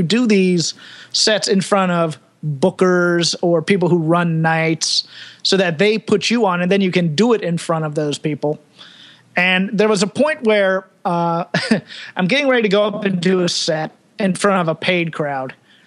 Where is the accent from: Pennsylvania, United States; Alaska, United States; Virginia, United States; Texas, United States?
Virginia, United States; he'd come to Southeastern Virginia like once a week to run this shitty open mic in my hometown